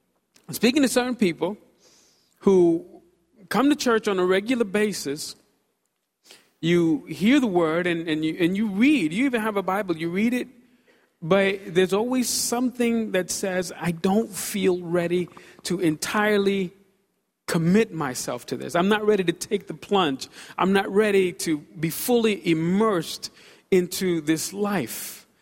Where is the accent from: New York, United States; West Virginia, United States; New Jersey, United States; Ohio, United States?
New York, United States; Brooklyn; When I was a kid growing up in Brooklyn, on summer days, sometimes it got really, really hot.